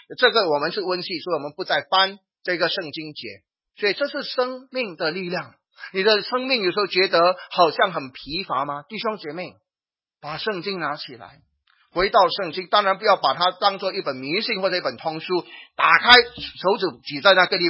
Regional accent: Singapore; 我们新加坡人很怕死的，我不知道国内的人怕死吗？

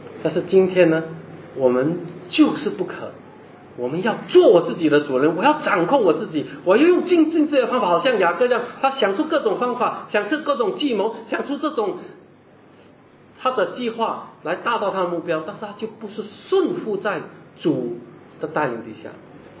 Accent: China; 我们中国人不愿意行医色，我们不要让他看到。

